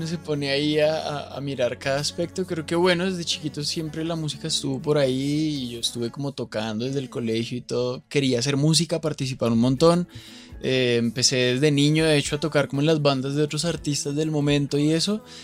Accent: Colombia; para nosotros como colombianos y más suramericanos

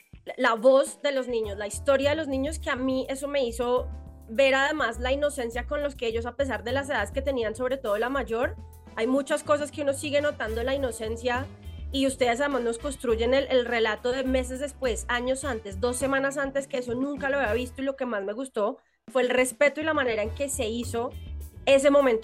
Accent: Colombia; uno como colombiano también está acostumbrado a un montón de cosas

